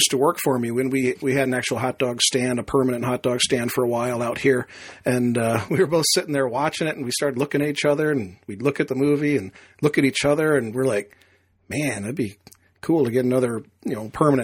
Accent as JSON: {"language": "English", "town": "Chicago", "region": "Illinois", "country": "United States", "lives_now": "St. Louis, United States", "said": "I'm originally from Chicago, so I came up on the Chicago-style hot dogs. Living in St. Louis now, nobody here even heard of those."}